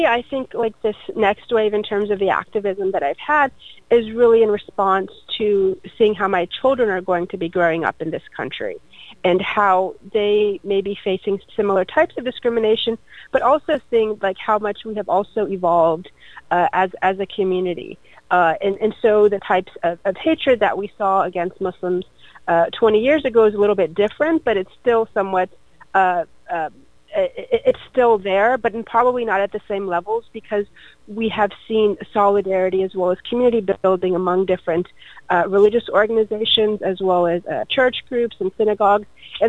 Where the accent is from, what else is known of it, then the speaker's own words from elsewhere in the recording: Florida, United States; Since I was born and raised in Florida